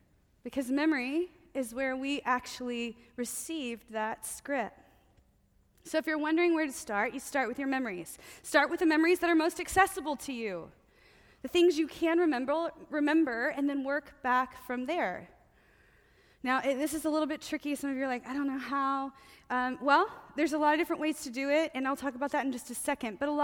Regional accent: Fort Worth, Texas, United States; born there; I was born in Fort Worth, Texas.

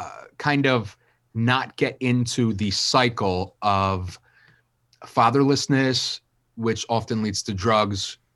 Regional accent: Wilmington, Delaware, United States; I mean, that's like, I'm a kid from Wilmington, Delaware.

